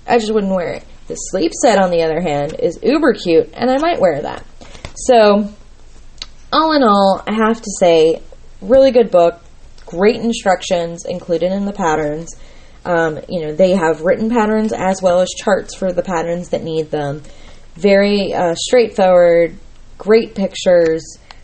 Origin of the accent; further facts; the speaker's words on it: Florida, United States; I'm from Florida, y'all. Born, raised. I lived there for 27 years of my lifetime. I lived on the beach for at least 10 years.